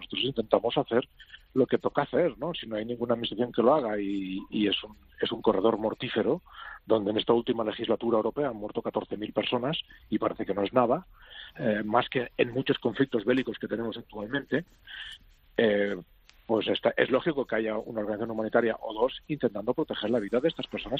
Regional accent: Spain; los que estamos a bordo somos españoles

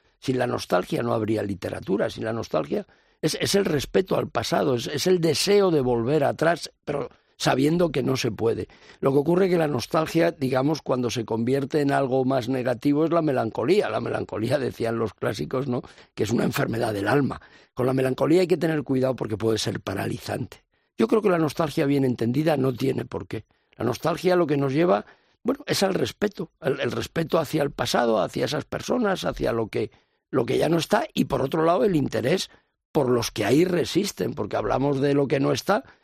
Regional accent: Madrid, Community of Madrid, Spain; Como yo soy un madrileño, como buena parte de los madrileños, hijo o nieto de migrantes, y además de lugares muy dispares de España

